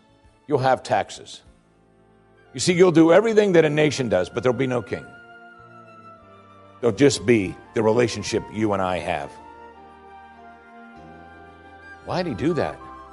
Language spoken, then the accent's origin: English; United States; but it's common to us because we grew up in America.